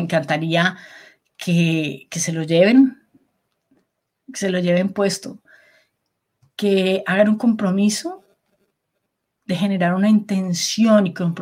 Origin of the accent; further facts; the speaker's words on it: Venezuela; un dictador que está en mi país, Venezuela.